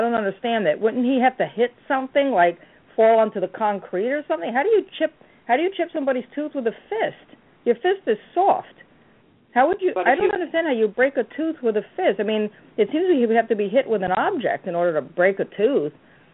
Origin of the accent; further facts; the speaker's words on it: New York, United States; I'm from Long Island. I mean, it's not a big town